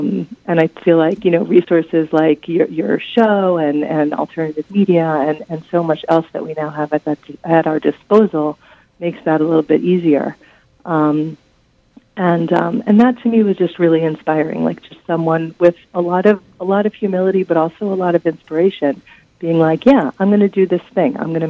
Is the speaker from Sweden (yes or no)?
no; Israel; I'm originally from Israel